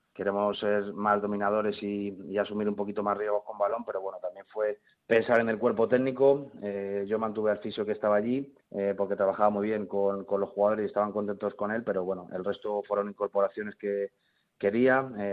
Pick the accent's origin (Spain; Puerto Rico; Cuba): Spain; siendo españoles yo creo que México lo entendemos todo bien.